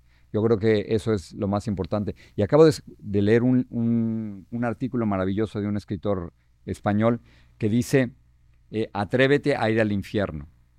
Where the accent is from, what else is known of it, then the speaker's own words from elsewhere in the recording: State of Mexico, Mexico; sino en la casa donde crecí en México, que es en la calle Piedras Negras, número 10, en Bosques de Echegaray. Esa es mi casa, donde crecí con mis hermanos.